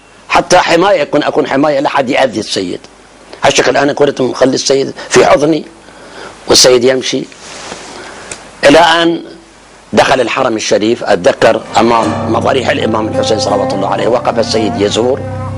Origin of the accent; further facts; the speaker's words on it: Karbala, Karbala Governorate, Iraq; ونحن ابناء كربلاء نرحب به